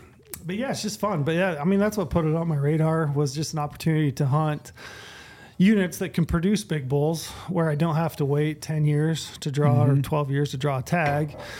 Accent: Utah, United States; I've drawn in Arizona for elk. And I've drawn, so that's one more tag for big bulls than I've drawn in my home state of Utah.

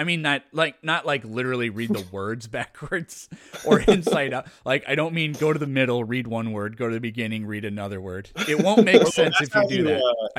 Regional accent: Midwest, United States; I'm from the Midwest, I have a lot of ways to describe snow.

